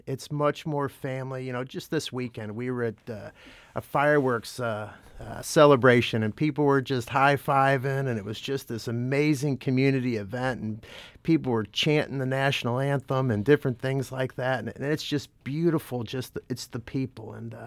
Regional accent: United States; born and raised in Jefferson County, it's not 100% truth. I moved here in the third grade, attended Immaculate Conception School there

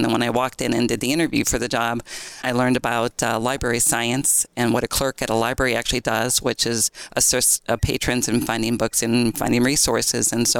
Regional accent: Caseyville, Illinois, United States; So I was born and raised in Caseyville, and then I married and moved to Collinsville to raise my family.

